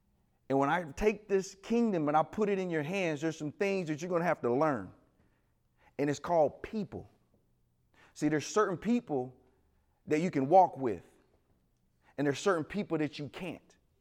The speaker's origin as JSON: {"language": "English", "region": "Texas", "country": "United States", "tie": "born or raised there", "said": "I was from Nashville, Tennessee, and I grew up in Texas, excuse me, and I'm coming from Texas"}